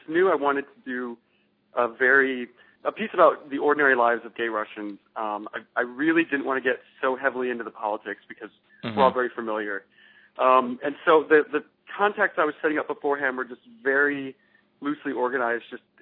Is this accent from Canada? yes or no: no; the South, United States; You know, I'm originally from the South, and like gay bars in Alabama or something